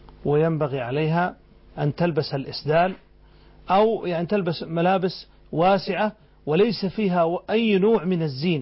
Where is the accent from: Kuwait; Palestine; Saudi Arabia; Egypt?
Saudi Arabia; عندنا في السعودية